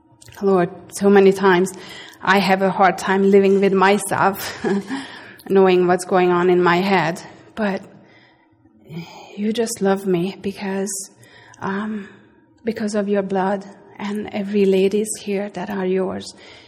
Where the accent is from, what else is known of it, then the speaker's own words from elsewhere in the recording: Hungary; accent: Hungarian; English is a second language; I'm Hungarian. I grew up in a communist country. Oh, that's why you probably don't know where my accent is from. It is from Hungary. So I grew up in a communist country.